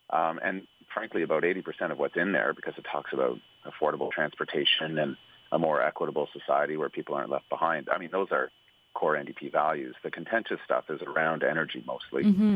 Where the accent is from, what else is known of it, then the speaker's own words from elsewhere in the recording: Smithers, British Columbia, Canada; I mean, I'm a guy from Smithers.